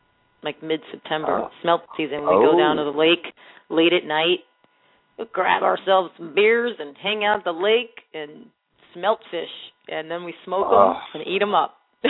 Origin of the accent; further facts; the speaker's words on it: Chicago, Illinois, United States; I grew up here all my whole life, born and raised in Chicago.